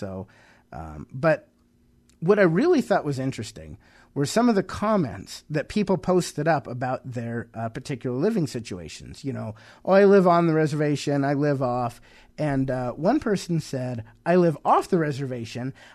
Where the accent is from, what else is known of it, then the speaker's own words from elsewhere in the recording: California, United States; also born or lived in New Mexico / Russia; You know, I live in Colorado now, but I grew up in California. I lived out in New Mexico, which that was an experience.